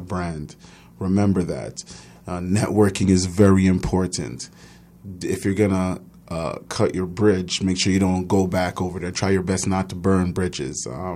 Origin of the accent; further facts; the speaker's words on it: Montreal, Quebec, Canada; born there; and I was born in Montreal